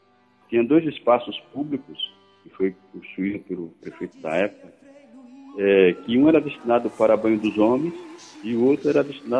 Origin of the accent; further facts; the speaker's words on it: Cedro de São João, Sergipe, Brazil; minha terra, né? Eu costumo até rotular lá de Minha Doce Terra, Cedro de São João.